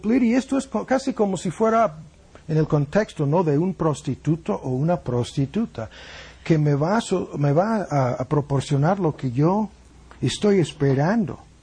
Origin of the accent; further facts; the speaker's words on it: United States; Spanish is a second language; moved away as an adult; Y yo soy un pobre misionero gringo. Que pudiera ganar mucho más dinero en mi país.